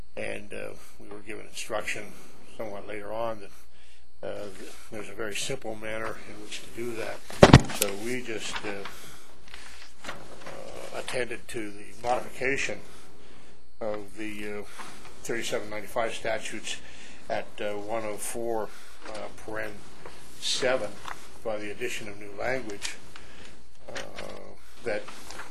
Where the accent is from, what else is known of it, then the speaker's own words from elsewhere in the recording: Fairplay, Colorado, United States; I'm from Fairplay, Colorado, down into the great hot city for this auspicious and august occasion.